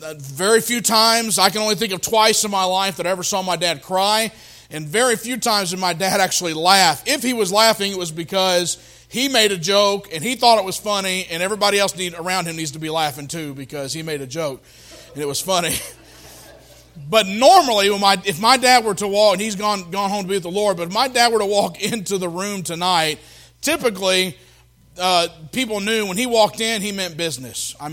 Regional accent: Tennessee, United States; I grew up in Tennessee and loved to go to camp meetings

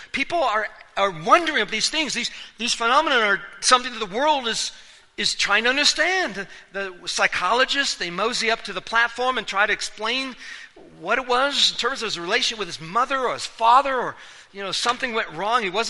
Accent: Japan; as a little boy, I grew up in Japan

